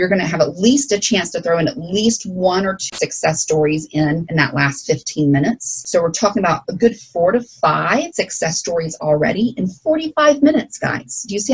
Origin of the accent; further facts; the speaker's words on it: Alabama, United States; accent: Southern Alabama; especially since I grew up in Alabama. Everyone loves to laugh at my Southern Alabama Spanish accent.